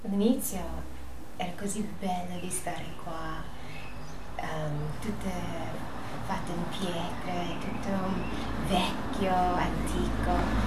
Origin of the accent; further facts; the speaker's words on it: New York, United States; Italian is a second language; moved away as an adult; now in Pinerolo, Italy; Arrivo dagli Stati Uniti, sono da New York. Ho vissuto tutta la mia vita a New York. E adesso sono un residente di Pinerolo.